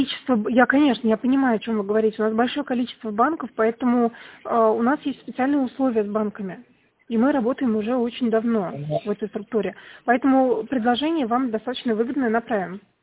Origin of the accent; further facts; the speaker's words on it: Turkmenistan; А, я туркменка.